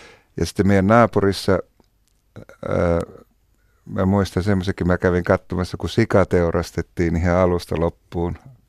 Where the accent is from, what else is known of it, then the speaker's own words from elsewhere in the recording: Oulu, North Ostrobothnia, Finland; Isä ja äiti on kotosi Rovaniemeltä ja ne muutti Ouluun heti, kun mä synnyin. Eli mä synnyin Oulussa, vaikka passissa lukee Rovaniemi.